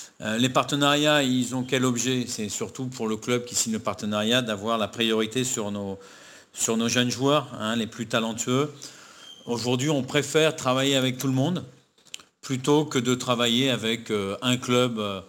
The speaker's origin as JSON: {"language": "French", "country": "France", "said": "moi je suis français, ma femme, mes enfants sont ivoiriens"}